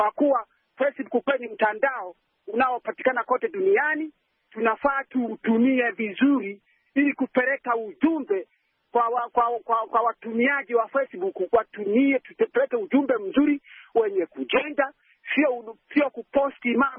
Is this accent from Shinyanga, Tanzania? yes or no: no; Rusenga, Kagera, Tanzania; natoka kijiji cha Rusenga, kata ya Karenge, wilaya ya Biharamulo, mkoa wa Kagera, nchini Tanzania.